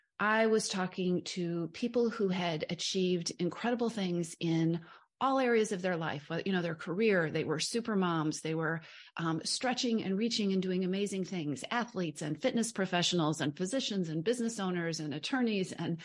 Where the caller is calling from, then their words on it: Bellingham, Washington, United States; Perfect. I'm joining you from Bellingham, Washington. So if you are in the United States and you drive west until you can't, west until you can't go any farther and north until you can't go any farther, that's pretty much where I am.